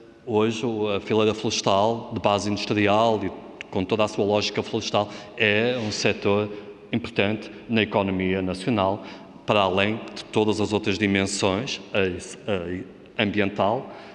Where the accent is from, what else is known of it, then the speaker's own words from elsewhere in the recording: Portugal; acho que sempre como português acaba por saber desta dimensão